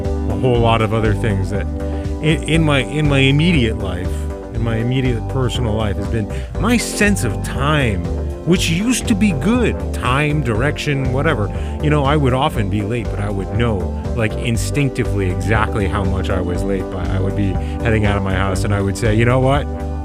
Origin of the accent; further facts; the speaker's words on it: New Jersey, United States; Bob from Sesame Street lived near where I grew up in New Jersey.